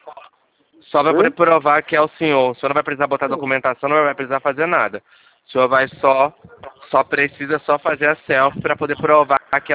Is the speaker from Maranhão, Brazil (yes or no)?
no; Niterói, Rio de Janeiro, Brazil; É, eu sou do Rio também, mas eu sou aqui de baixo. Eu sou do centro, aqui.